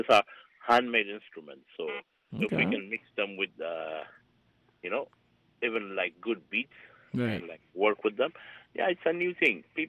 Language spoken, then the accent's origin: English; Ethiopia; I'm from the Ethiopian community.